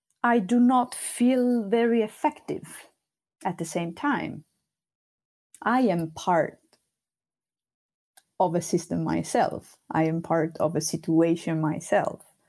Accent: Sardinia, Italy; first language Sardinian; English is a second language; And in Sardinian, that's my native language, we have a saying

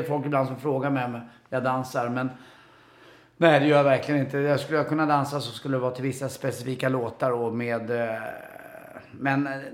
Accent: Stockholm, Stockholm County, Sweden; Vi är uppväxt på Karlavägen på Östermalm.

